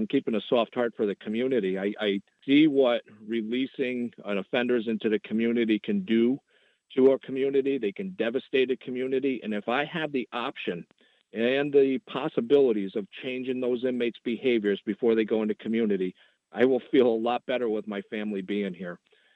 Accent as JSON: {"language": "English", "town": "Las Vegas", "region": "Nevada", "country": "United States", "said": "I'm from Las Vegas."}